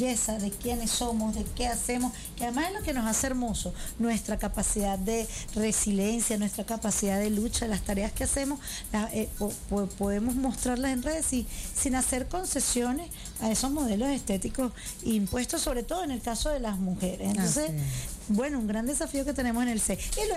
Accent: Venezuela; los valores que nos representan como revolucionarias, como patriotas, como venezolanas

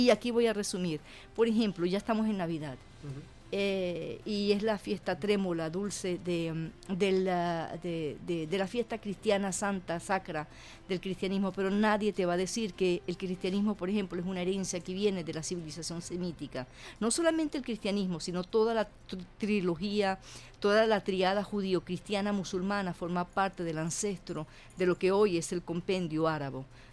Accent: Venezuela; yo no soy 50% venezolana o 50% palestina. Yo soy 100% venezolana y yo soy 100% palestina. Yo no me integro, yo no me asimilo, yo soy un sincretismo latino-árabe, venezolana-palestina.

